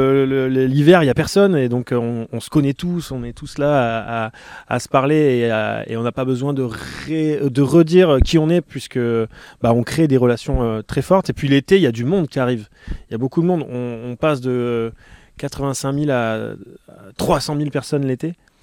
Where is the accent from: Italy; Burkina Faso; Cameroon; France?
France; Arcachon, Nouvelle-Aquitaine; Où est-ce que j'ai grandi? Sur le bassin d'Arcachon, dans l'environnement sableux principalement, c'est-à-dire les plages du bassin d'Arcachon, dans les forêts, dans les forêts